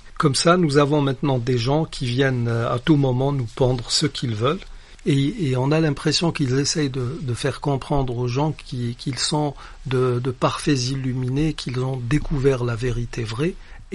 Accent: Algeria; en tant qu'Algérien

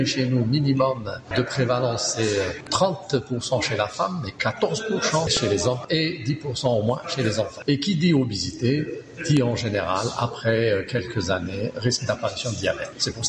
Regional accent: Algeria; je suis fier en tant qu'Algérien, comme tout les autres Algériens

